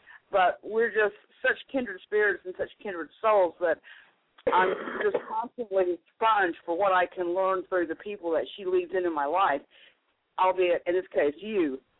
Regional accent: North Carolina, United States; accent: southern; also born or lived in Florida; No, I was born in North Carolina.

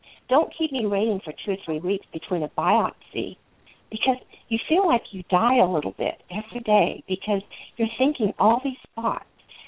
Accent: England, United Kingdom; I grew up in England, and I grew up that you don't talk back to your elders.

